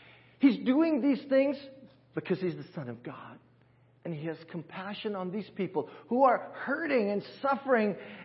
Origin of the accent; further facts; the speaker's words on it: Hawaii, United States; first language Cantonese; English is a second language; And by the way, this is the language is Cantonese, which is what we spoke in Hawaii when I grew up. My first language, actually.